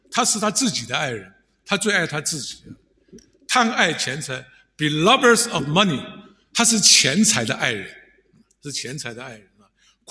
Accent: Taiwan; 即使我在台湾长大，我们也经过很穷困的日子。

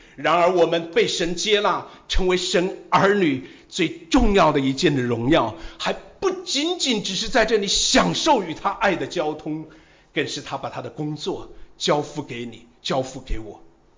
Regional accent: Hubei, China; 我小的时候在湖北的一个农村的里面

